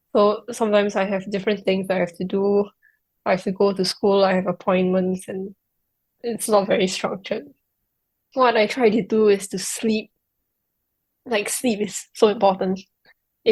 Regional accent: Singapore; Growing up in Singapore has been so important in so many ways that I'm only just beginning to understand.

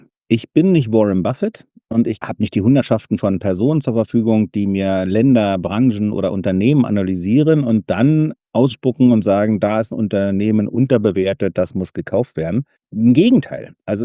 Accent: East Germany, Germany; born there; als geborener Ossi konnte ich in den 80er Jahren natürlich noch nicht selbst investieren

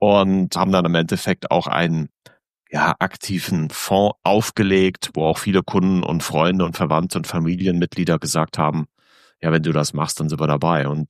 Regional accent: Germany; ich sage als Deutscher, als Europäer

